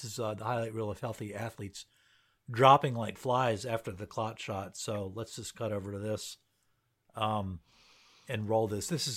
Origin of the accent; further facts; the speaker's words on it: United States; I think it's in the cards, but I'm an American.